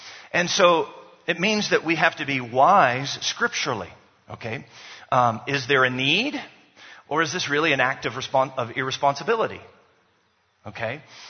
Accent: Zambia; We're from Zambia. We live in the most generous nation on planet Earth. We're a donor nation.

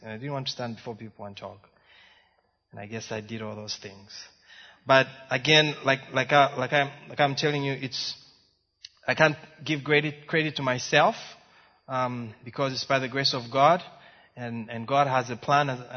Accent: Ndola, Copperbelt, Zambia; I was born in Dola all my life. All I knew was Dola.

